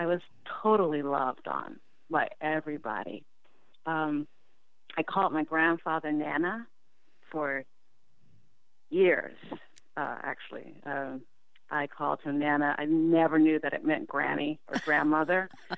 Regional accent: Washington, District of Columbia, United States; born there; So I was born in Washington, D.C. I was born at Providence Hospital.

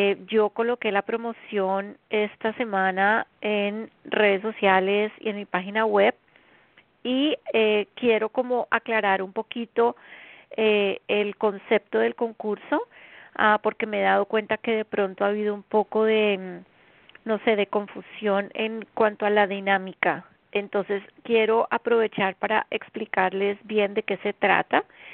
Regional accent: Colombia; born there; Son las 8 de la noche en mi país natal, Colombia.

